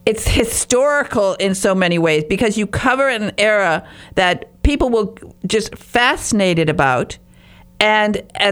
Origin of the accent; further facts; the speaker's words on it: Michigan, United States; And, you know, as a Midwesterner, my, you know, coming from northern Michigan, my dream was always to go to New York